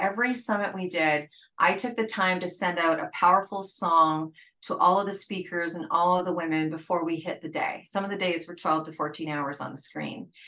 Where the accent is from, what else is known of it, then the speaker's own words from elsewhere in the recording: Canada; I mean, being a Canadian, I mean, Sherry Ulrich came on and spoke